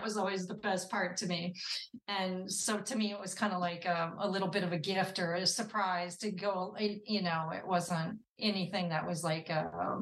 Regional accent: United States; So that's pretty miraculous when you think he's British and I'm American.

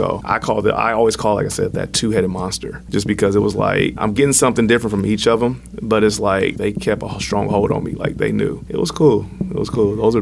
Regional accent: Portland, Oregon, United States; I grew up in Northeast Portland, so I grew up a PPS kid. I went to Boise Elliott, Vernon Elementary, all those.

